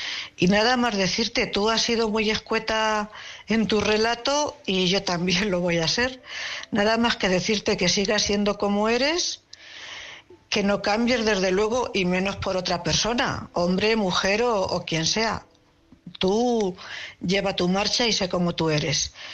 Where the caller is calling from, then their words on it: Cuenca, Castilla-La Mancha, Spain; de Cuenca.